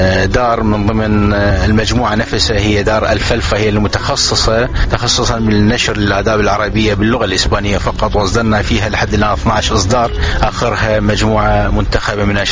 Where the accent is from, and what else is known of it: Iraq